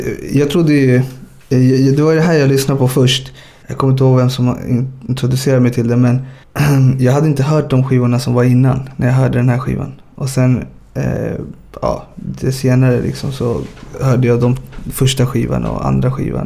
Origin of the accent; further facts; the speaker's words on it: Ekerö, Stockholm County, Sweden; när jag var liten på Ekerö